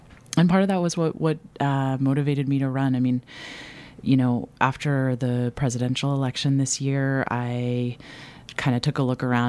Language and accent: English; Long Beach, California, United States; now in Madison, United States; Yeah. So I was born in Long Beach, California. I spent all through elementary school there and public school.